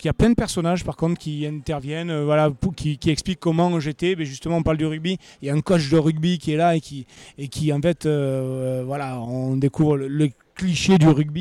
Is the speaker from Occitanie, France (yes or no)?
yes; Alès, Occitanie, France; now in Brignoles, France; Alors moi je viens de Brignoles dans le Var, en fait j'habite à Brignoles dans le Var depuis 20 ans maintenant. Je suis originaire de Alès dans le Gard, je suis né à Alès.